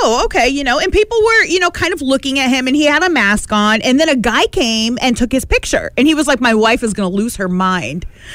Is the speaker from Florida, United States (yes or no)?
no; Indiana, United States; And so all I could say was, I'm from Indiana.